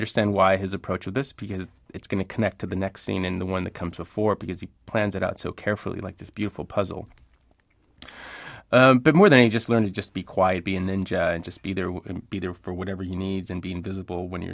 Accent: Laredo, Texas, United States; Even though I was raised on the American side, all my family was on the Mexican side. My grandparents were on the Mexican. So you go back and forth daily.

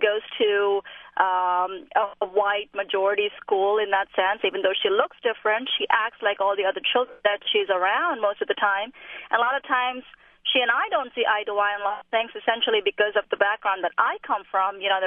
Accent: India; now in United States; I originally am from India. Now I'm American.

